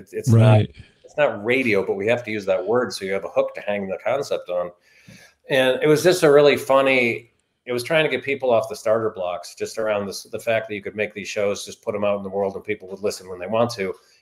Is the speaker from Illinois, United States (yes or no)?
yes; Chicago, Illinois, United States; I'm a Chicagoan. I was doing websites for financial institutions back in like 95-ish.